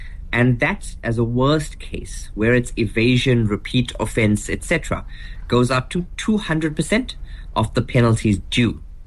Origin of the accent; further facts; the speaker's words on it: South Africa; why am I as a South African being further taxed on interest I earn on my investment